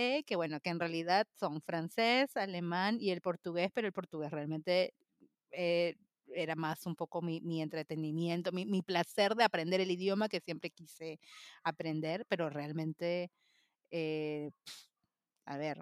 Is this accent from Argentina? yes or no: no; Spain; yo soy española